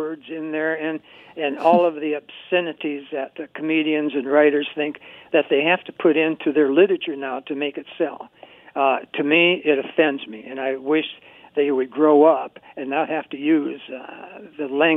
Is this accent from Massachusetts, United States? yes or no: no; South Dakota, United States; We all, if we're from South Dakota, we all have that pioneer spirit in us.